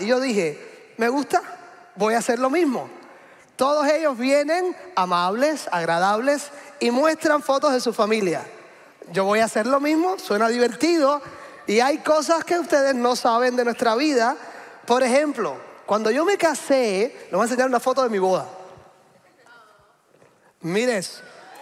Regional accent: Cuba; ese es un lugar importante en mi país de origen. Si usted va de visita a hacer turismo a Cuba

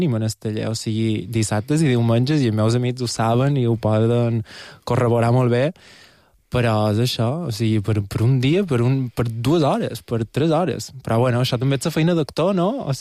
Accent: Porto Colom, Balearic Islands, Spain; Soc de Porto Colom i vaig molt a Sallà

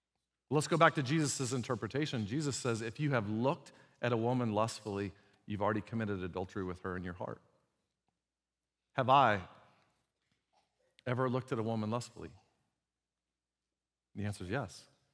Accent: United States; As Americans, we're like, I'm an American. We fix things around here.

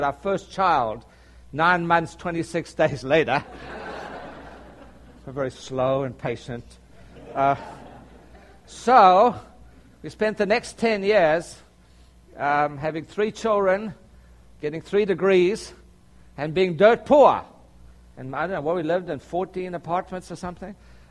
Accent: South Africa; also born or lived in Canada; I was from South Africa via Canada.

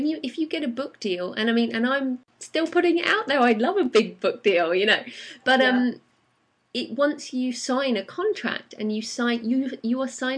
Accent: United Kingdom; being British, if you haven't got a US a bank account and tax number

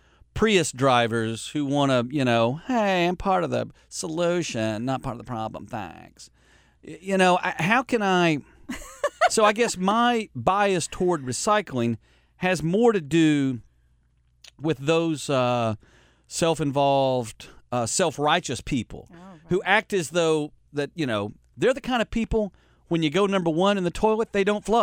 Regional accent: Van Buren, United States; Listen, where I grew up in Van Buren, we burned our own trash.

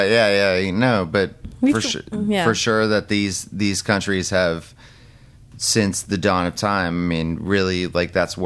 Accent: California, United States; now in New York, United States; Reigning from California originally. I've been in New York for about 9 years.

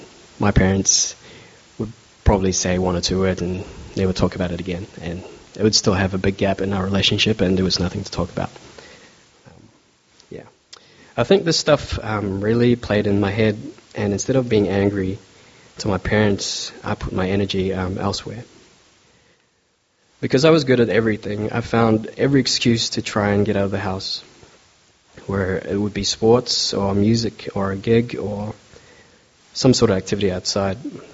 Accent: Philippines; I grew up in the Philippines, where about 90% of people who grew up, they grew up called as Christians.

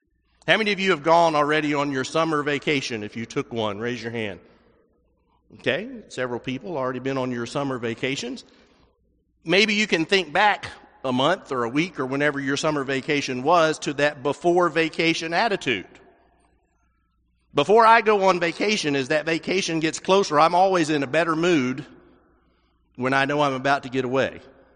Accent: Nashville, Tennessee, United States; also born or lived in Colorado; where my family is all in the Middle Tennessee area, I was born and raised in Nashville

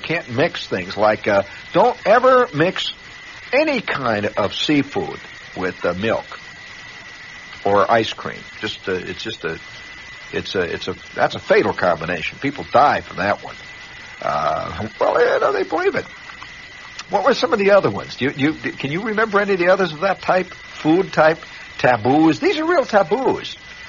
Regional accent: Indiana, United States; Now, I came from Indiana. See, they had a lot of vegetables out there that you don't eat here.

